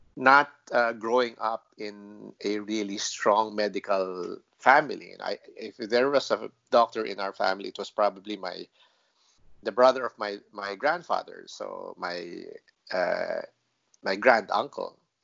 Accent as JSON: {"language": "English", "town": "Pasig", "region": "Metro Manila", "country": "Philippines", "tie": "born or raised there", "said": "I grew up here in Pasig, and I went to the nearest high school, which where I grew up in. I live in a barangay called Capitolio. It's in Pasig"}